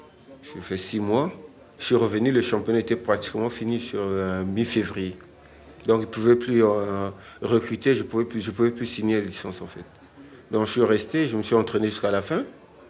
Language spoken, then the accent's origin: French; Sibiti, Lékoumou, Republic of the Congo; born there; Je suis né à Sibiti le 21 mars 1981, au Congo, précisément.